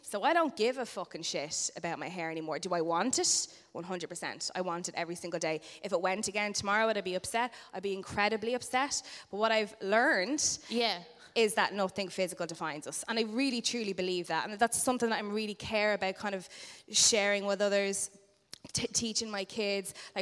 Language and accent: English; Ireland; As Irish people